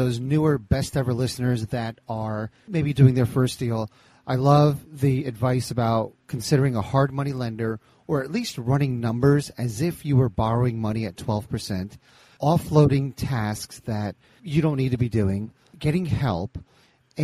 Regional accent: New Jersey, United States; Listen, I grew up in Jersey.

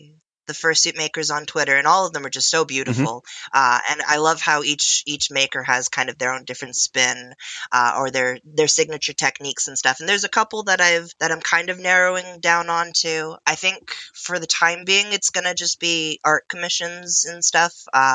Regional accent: Northeast, United States; Originally, I'm not from the Northwest. I'm actually from the Northeast, opposite side.

